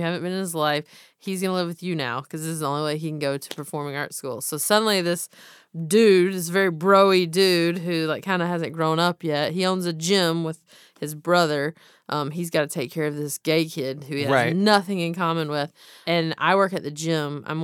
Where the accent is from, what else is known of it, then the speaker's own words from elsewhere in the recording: the South, United States; I obviously eat chicken, and I'm from the South.